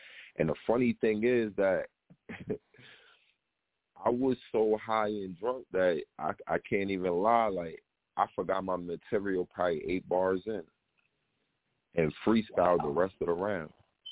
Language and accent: English; Queens, New York, United States; I'm from Coliseum Battle League, Queens, Far Rock, get the money, you know.